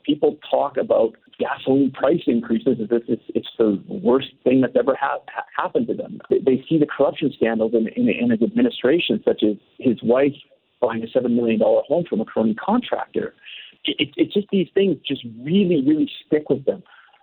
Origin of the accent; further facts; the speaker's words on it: Canada; As a Canadian, I think we're all pretty lucky